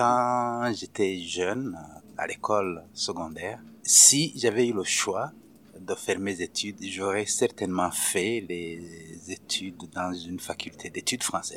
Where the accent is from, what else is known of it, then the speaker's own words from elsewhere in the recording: Burundi; moved away; also born or lived in Rwanda / Congo / Kenya; Mais j'ai quitté le Burundi, même avec un passeport, mais avec l'intention de ne plus jamais y remettre les pieds.